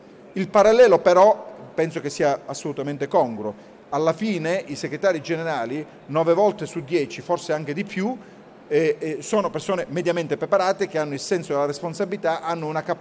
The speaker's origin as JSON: {"language": "Italian", "region": "Sicily", "country": "Italy", "said": "Parlo da siciliano che vede in un buon 30% degli enti locali della nostra isola in dissesto finanziario."}